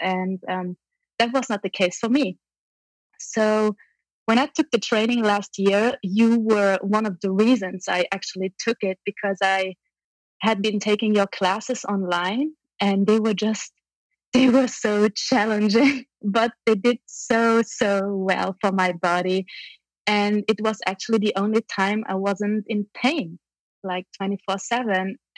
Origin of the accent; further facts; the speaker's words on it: Luxembourg; from Luxembourg.